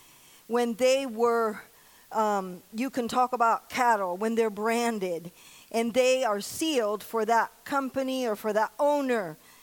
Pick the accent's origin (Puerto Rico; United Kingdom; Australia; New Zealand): Puerto Rico; I grew up in Puerto Rico, and some of you know that, some of you don't know that.